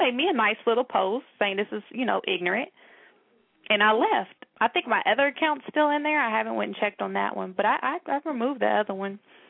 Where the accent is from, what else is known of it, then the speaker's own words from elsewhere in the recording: Georgia, United States; Yeah, I'm from Georgia.